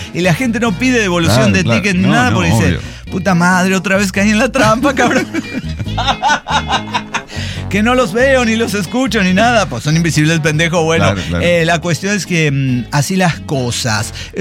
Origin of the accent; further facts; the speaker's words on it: Querétaro, Mexico; Ah, yo soy de aquí, de Querétaro, de Corregidores.